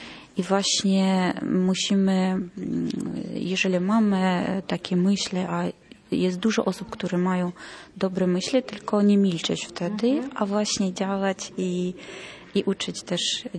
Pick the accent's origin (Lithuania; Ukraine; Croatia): Ukraine; Donetsk, Donetsk Oblast; I ja osobiście jako Ukrainka, pochodzę z Doniecka